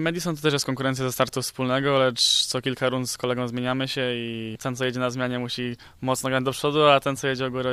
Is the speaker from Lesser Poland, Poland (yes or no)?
no; Zielona Góra, Lubusz Voivodeship, Poland; Pochodzę z Zielonej Góry i mój dziadek zawsze wspierał mnie w mojej pasji